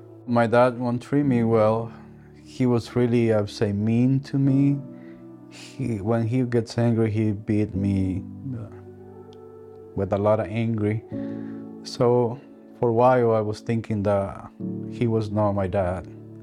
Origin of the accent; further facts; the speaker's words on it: Dominican Republic; English is a second language; I grew up in Dominican Republic on top of the mountain.